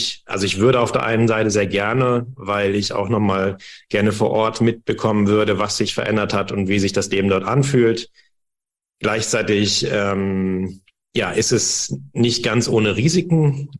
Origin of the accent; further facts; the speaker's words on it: West Germany, Germany; ich bin in Westdeutschland aufgewachsen